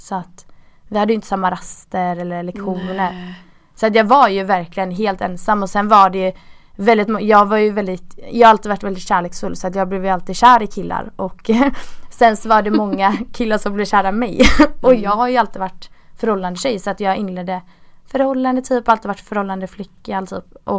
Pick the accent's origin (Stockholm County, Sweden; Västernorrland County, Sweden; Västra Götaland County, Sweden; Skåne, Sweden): Västra Götaland County, Sweden; Gothenburg; jag växte upp i förorten så jag är uppvuxen i Kortrala, ligger vi precis vid Bergsjön i Göteborg.